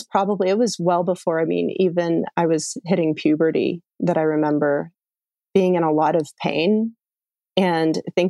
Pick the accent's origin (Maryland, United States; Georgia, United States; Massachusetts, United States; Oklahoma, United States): Georgia, United States; Well, yeah, I grew up here in the North Georgia Mountains. It's a beautiful area.